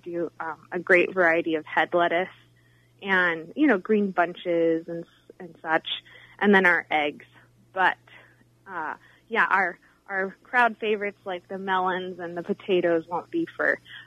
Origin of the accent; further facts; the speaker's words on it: Santa Cruz, California, United States; also born or lived in France; Yeah, I grew up in Santa Cruz and also in France because my mother is French.